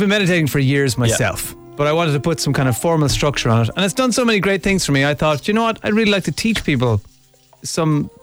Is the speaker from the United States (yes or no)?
no; Ireland; because I am Irish and I am a man